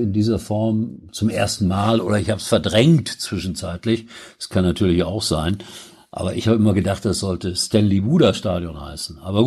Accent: Gelsenkirchen, North Rhine-Westphalia, Germany; Wo alles begann, in der Weltstadt Gelsenkirchen, gebürtiger Schalker, und das ist jetzt nochmal der kleine, aber wesentliche Unterschied, also groß geworden im Stadtteil Schalke.

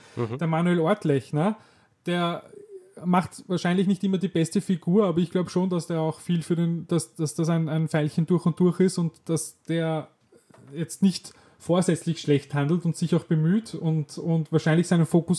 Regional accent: Vienna, Austria; Und ich weiß, wir sind Wiener, wir raunzen gern, wir jammern gern

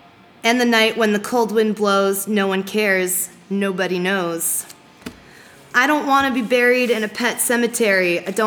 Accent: Ajax, Ontario, Canada; My hometown is Ajax, Ontario. And the best place to be there, the lakefront.

